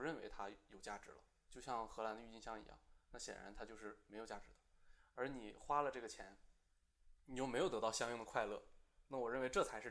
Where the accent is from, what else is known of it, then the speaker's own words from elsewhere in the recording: Daqing, Heilongjiang, China; 这个我也是东北人。我们那边呢，大庆这个地方是一个教育确实比较强的地方